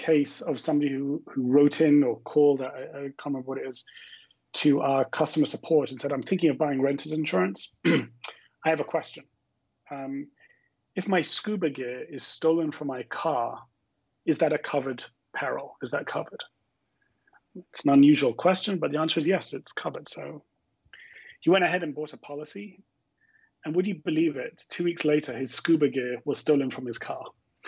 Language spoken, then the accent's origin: English; London, United Kingdom; I don't know if you can tell from the remnants of my accent, but I'm originally from London.